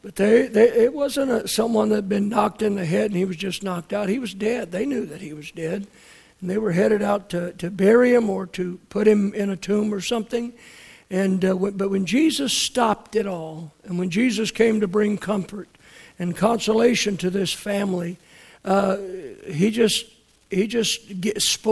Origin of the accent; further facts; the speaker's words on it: Kentucky, United States; When I was growing up in Kentucky, they set up overnight with people who had passed and brought them to the house